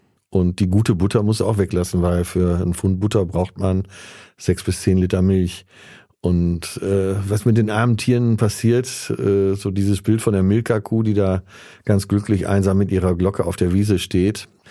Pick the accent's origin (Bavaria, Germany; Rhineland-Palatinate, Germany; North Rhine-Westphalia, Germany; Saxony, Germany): North Rhine-Westphalia, Germany; Essen; born there; 1965 bin ich in Essen zur Welt gekommen.